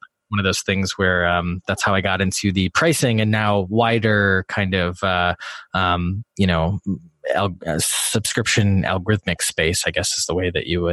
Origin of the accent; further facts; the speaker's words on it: Wisconsin, United States; I come from a very like blue collar background. I grew up in Wisconsin. I went to school in Illinois